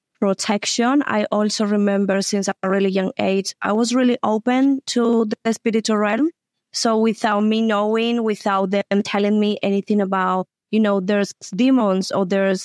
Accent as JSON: {"language": "English", "country": "Colombia", "said": "We are originally from South America, from Colombia."}